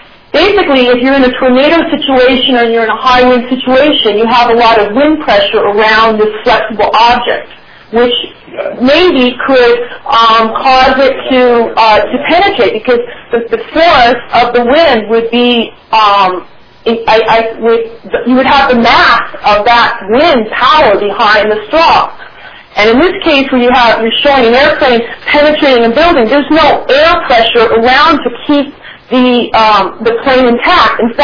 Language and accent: English; New York City, New York, United States; I'm from New York City, and I'm part of New York City 9/11 Truth.